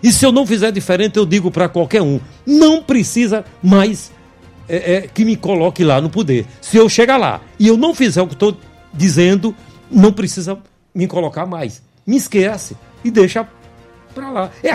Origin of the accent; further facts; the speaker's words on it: Santa Rita, Paraíba, Brazil; Eu sou da terra, sou de Santa Rita.